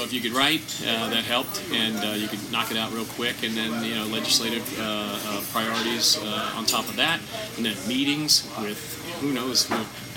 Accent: New Jersey, United States; I grew up just outside of Ocean City, New Jersey.

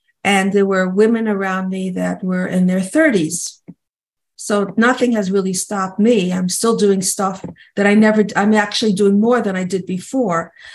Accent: New Jersey, United States; Okay, so I'm from New Jersey.

